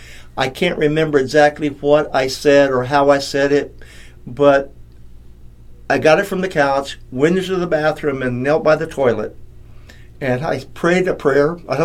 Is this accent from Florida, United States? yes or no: yes; Tampa, Florida, United States; Well, I was raised in Tampa.